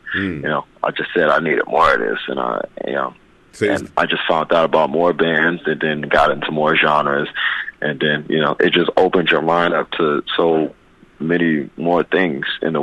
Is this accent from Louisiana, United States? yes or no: no; Newark, New Jersey, United States; I'm from Newark, New Jersey. I don't know if you know anything about Newark, New Jersey